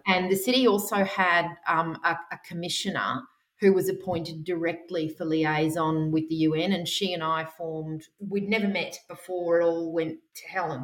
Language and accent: English; Australia; which working as an Australian GP had really not prepared me for.